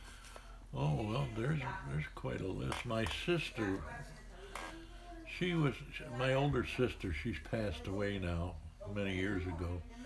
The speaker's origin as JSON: {"language": "English", "town": "Cleveland", "region": "Ohio", "country": "United States", "tie": "born or raised there", "said": "In Cleveland."}